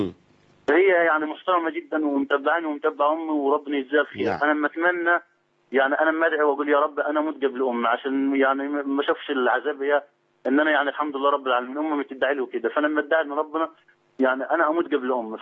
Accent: Upper Egypt, Egypt; يعني انت عارف احنا من الصعيد

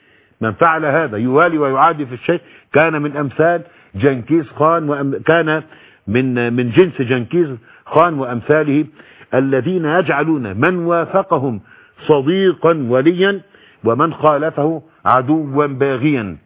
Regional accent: Shibin El Kom, Monufia Governorate, Egypt; born there; فمرة دعيت الى بلدي مسقط رأسي. أنا ولدت هناك في شبين الكوم.

